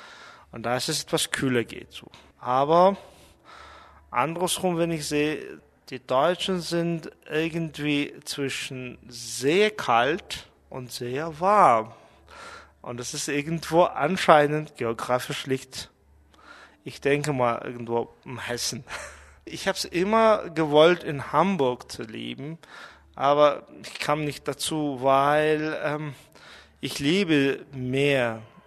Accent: Mongolia; German is a second language; now in Munich, Germany; Also ich kann mich so zum Teil als Münchner bezeichnen, aber andersrum, ich bin auch Mongole geblieben. Und das merkt man auch bei meinem Akzent, dass ich nicht wirklich so Münchner spreche.

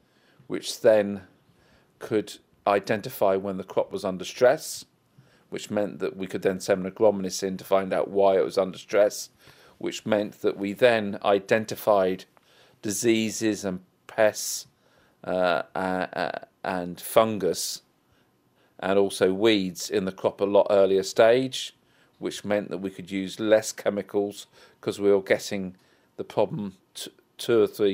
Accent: Windsor, South East England, United Kingdom; I'm a farmer from Windsor in Berkshire. We came to this farm in 1541, and we farm 2,500 acres in the Thames Valley

